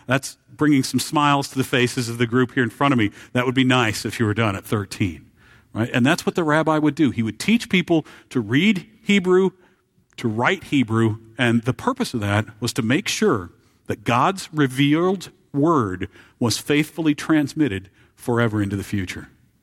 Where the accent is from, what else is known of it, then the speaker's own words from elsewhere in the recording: Marshalltown, Iowa, United States; Now, I am from central Iowa, okay? But I grew up in a little town called Marshalltown, Iowa, and I grew up in the Jewish neighborhood of Marshalltown, Iowa.